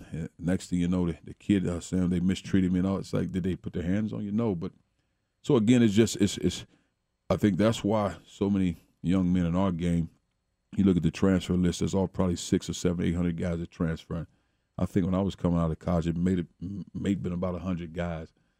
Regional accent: East St. Louis, Illinois, United States; where I grew up in East St. Louis, not many people remember me in my project housing because everybody's so far removed.

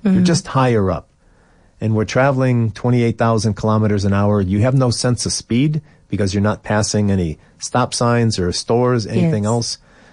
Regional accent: Cleveland, Ohio, United States; I grew up in Cleveland, Ohio, in the northern United States, and I used to identify myself. I would say I'm from Cleveland

